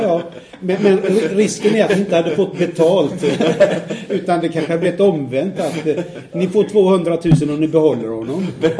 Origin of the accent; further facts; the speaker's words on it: Mölndal, Västra Götaland County, Sweden; Jag tycker att jag pratar väldigt bra rikssvenska numera. Mm. Gotländska försöker man inte på ens, i och med att jag inte är gotlänning. Men jag kommer från västkusten.